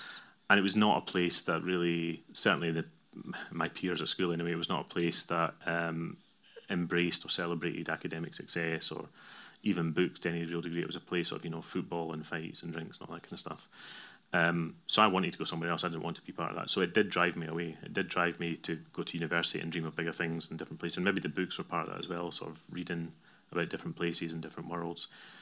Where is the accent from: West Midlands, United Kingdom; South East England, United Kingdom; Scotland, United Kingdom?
Scotland, United Kingdom; Bo'ness; So I grew up in Bo'ness, which is a few miles away from Falkirk, and there's probably a few things about that experience. One is Bo'ness had a fabulous library.